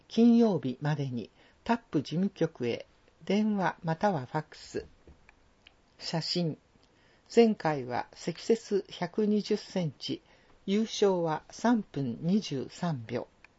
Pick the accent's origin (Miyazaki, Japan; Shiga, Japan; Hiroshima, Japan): Miyazaki, Japan; Nobeoka; 魚は私の出身地の宮崎県延岡市にある